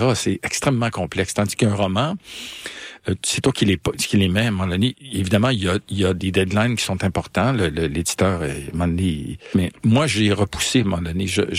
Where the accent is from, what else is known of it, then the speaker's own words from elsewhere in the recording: Quebec, Canada; Moi, je viens de l'Outaouais.